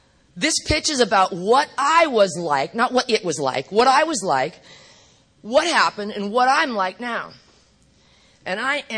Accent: California, United States; I'm from California, so it's like, I'm fucking sorry.

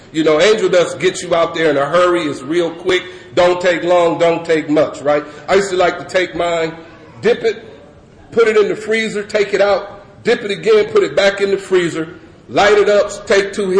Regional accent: Tennessee, United States; accent: Southern; also born or lived in Michigan / California; we grew up in Tennessee, and we had a Southern accent. We moved to Michigan

